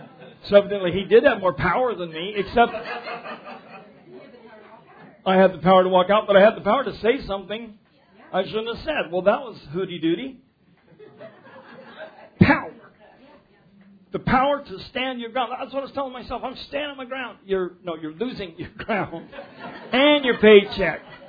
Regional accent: Commerce City, Colorado, United States; You know you're in good standing growing up in Commerce City because you can speak a lot of Spanish before you go to Honduras.

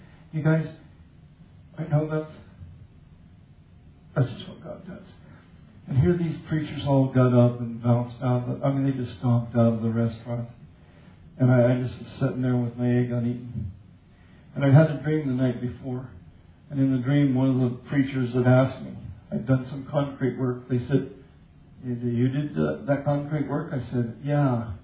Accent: Lead Hill, Arkansas, United States; And so, I don't know, I'm from Lead Hill, sure, I'll go anywhere.

